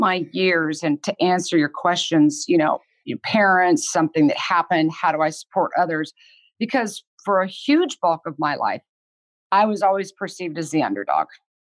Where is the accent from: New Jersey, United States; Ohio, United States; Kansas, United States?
Kansas, United States; I grew up in Kansas and I had two amazing parents.